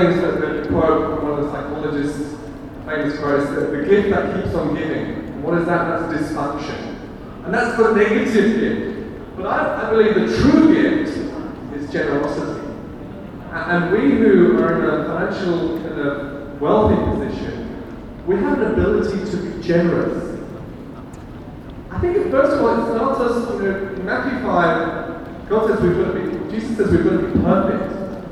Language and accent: English; Afghanistan; now in Melbourne, Australia; I moved from Afghanistan to Melbourne. I felt like a refugee.